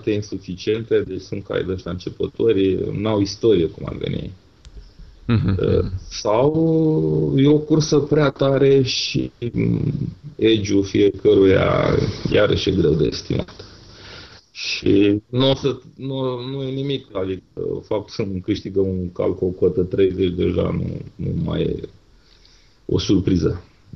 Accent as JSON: {"language": "Romanian", "town": "Ploiești", "region": "Prahova", "country": "Romania", "said": "Eu de felul meu sunt ploieștean."}